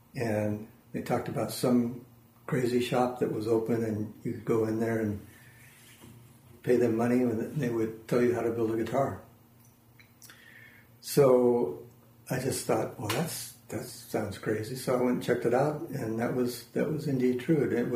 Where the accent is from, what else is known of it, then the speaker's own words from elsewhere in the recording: Phoenix, Arizona, United States; Well, I grew up in Phoenix, which is where Roberto Venn is located.